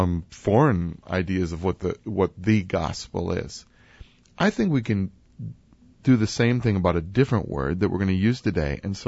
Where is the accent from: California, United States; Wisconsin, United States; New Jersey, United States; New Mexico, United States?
Wisconsin, United States; now in St. Louis, United States; I never noticed this in the place that I grew up in Wisconsin. But here in St. Louis